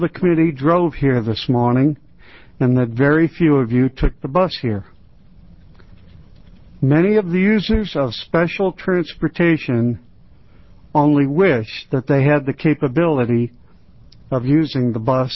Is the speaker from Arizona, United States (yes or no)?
no; Eugene, Oregon, United States; I'm from Eugene.